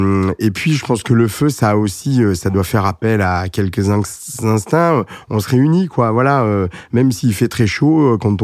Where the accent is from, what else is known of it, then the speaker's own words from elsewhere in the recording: Arles, Provence-Alpes-Côte d'Azur, France; moi, je suis un Provençal typique, puis en plus, je suis Camarguais, donc je suis Arlésien. Donc, on est dans une zone d'élevage.